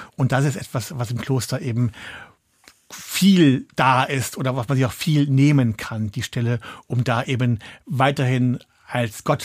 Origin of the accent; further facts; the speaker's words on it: North Rhine-Westphalia, Germany; Ich bin eine kölsche Jung, ich bin in Nähe von Köln aufgewachsen, ich bin Rheinländer durch und durch.